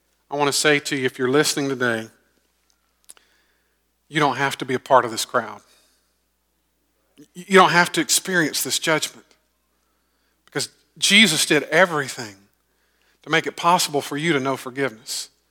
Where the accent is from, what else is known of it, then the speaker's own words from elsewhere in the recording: Augusta, United States; Now, I grew up in Augusta. I grew up on the south side of Augusta, and I was about 10 miles from a paper mill